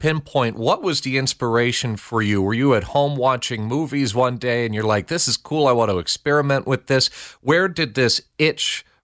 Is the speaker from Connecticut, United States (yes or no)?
yes; Andover, Connecticut, United States; That would be Ram High School in Hebron. I'm from Andover.